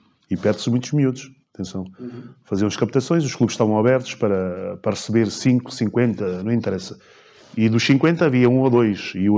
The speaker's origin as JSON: {"language": "Portuguese", "town": "Carcavelos", "region": "Lisbon", "country": "Portugal", "tie": "born or raised there", "said": "eu sou do Eiras e a minha vida foi sempre Carcavelos, amigos ali em Carcavelos, muitos torneios"}